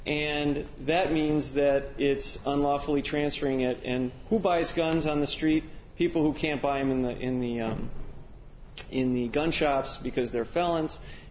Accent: Madison, Wisconsin, United States; from Madison, Wisconsin.

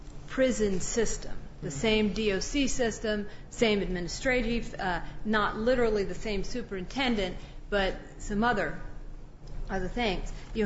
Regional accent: Indiana, United States; from Indiana

